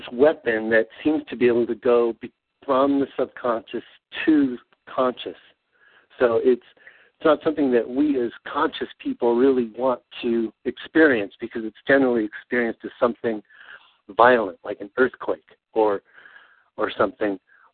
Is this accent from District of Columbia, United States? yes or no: no; Washington, United States; I grew up on Hood Canal in Washington, which is the home base of the Ohio-class submarines that have Trident missiles.